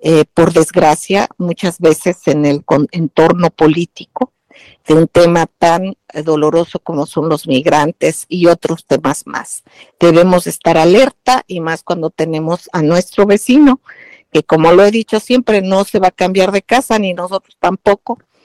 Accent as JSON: {"language": "Spanish", "country": "Mexico", "said": "en mi punto de vista como mexicano"}